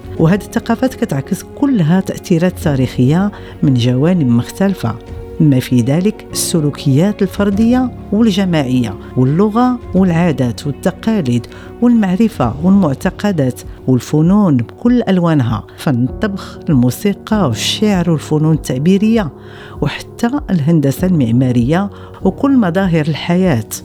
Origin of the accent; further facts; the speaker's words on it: Morocco; وعزز قيم التسامح والتعايش بيننا كمغاربة